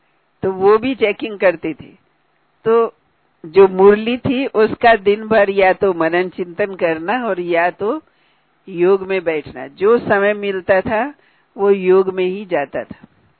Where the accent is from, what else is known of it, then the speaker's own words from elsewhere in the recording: Punjab, India; जैसे हम तो पंजाब से हैं वैसे